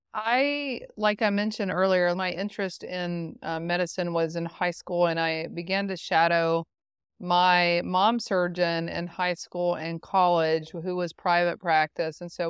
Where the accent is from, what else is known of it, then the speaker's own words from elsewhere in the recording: Gainesville, Georgia, United States; I am born and raised in Gainesville, Georgia. I went to school all in Georgia